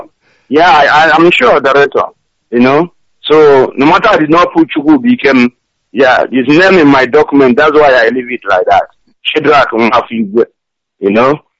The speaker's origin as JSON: {"language": "English", "town": "Amudo Nenwe", "region": "Enugu State", "country": "Nigeria", "said": "I come from Amudo Nenwe in Nenwe in Enugu State, Biafra Land."}